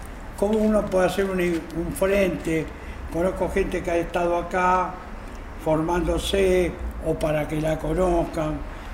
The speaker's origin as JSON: {"language": "Spanish", "town": "Mataderos", "region": "Buenos Aires", "country": "Argentina", "tie": "born there", "said": "No, yo nací en Mataderos. Ajá. Y vivo en la Ribera hace 60 años."}